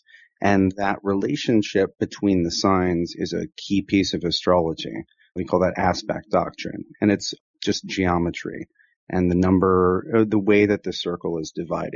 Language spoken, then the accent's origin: English; Rust Belt, United States; So I was raised in the Rust Belt, like yourself.